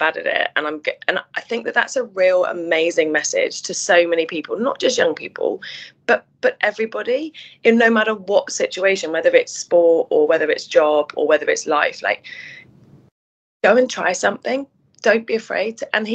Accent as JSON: {"language": "English", "region": "England", "country": "United Kingdom", "said": "as an English person"}